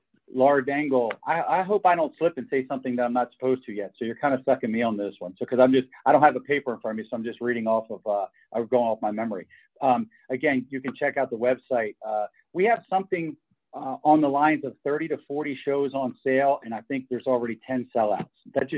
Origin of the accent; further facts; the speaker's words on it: Baltimore, Maryland, United States; because I'm born and raised in Baltimore and worked here my entire life. So to have somebody believe in my city like